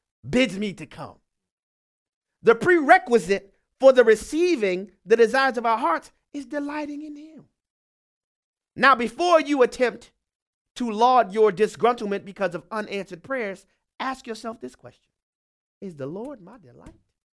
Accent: New Orleans, Louisiana, United States; Y'all know I'm from New Orleans.

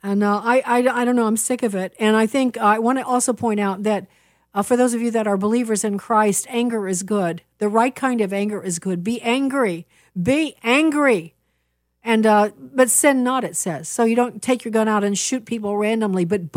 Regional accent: Chicago, Illinois, United States; You know, that actually, because I'm a Chicagoan, it just makes me so sad.

